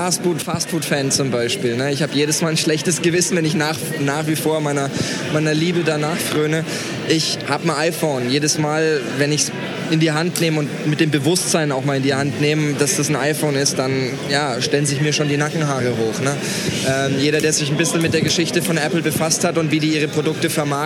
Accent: Würzburg, Bavaria, Germany; now in Berlin, Germany; Ich stelle mich jetzt einfach mal mit als Berliner vor, obwohl ich eigentlich aus Würzburg stamme.

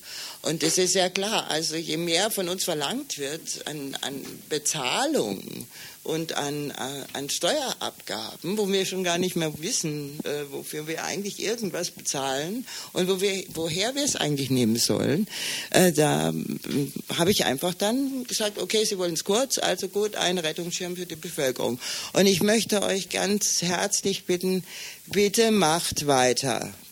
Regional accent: Marburg, Hesse, Germany; Okay, ich komme aus Marburg.

